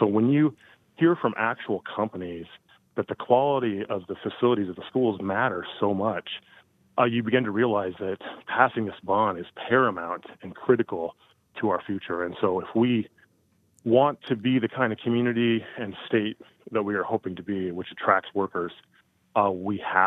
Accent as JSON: {"language": "English", "region": "Colorado", "country": "United States", "said": "I came here about 4 months ago. I'm originally from the Front Range."}